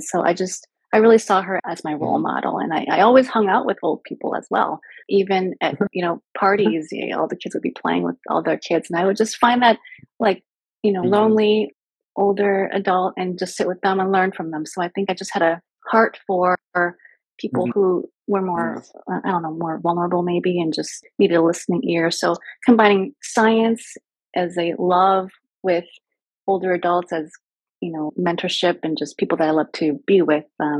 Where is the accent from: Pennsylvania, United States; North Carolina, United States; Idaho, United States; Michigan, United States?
Michigan, United States; moved away as an adult; also born or lived in Illinois; Prior to that, I trained in Illinois for residency, and I'm originally from Michigan, where I lived for 20-something years.